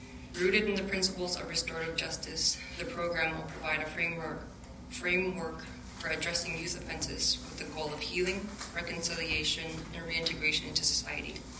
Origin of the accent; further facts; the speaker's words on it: Rankin Inlet, Nunavut, Canada; also born or lived in Iqaluit; growing up in Rankin, Akbet, and here in Iqaluit